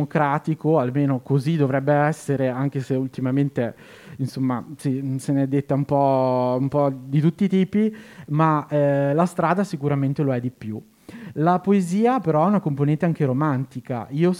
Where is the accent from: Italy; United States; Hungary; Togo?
Italy; northern Italy; accent: slightly northern; chiedo scusa per il mio accento leggermente nordico.